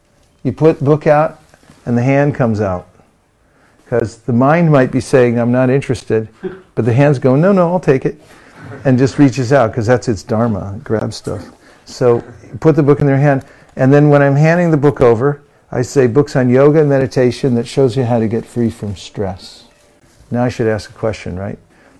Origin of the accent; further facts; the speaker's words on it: California, United States; I'm from California. Where are you from?